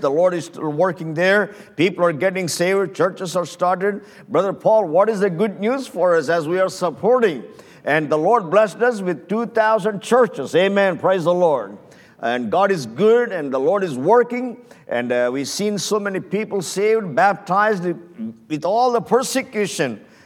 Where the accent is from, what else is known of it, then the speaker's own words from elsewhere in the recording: India; I am from India, I'm a national, and I'm reaching these masses of people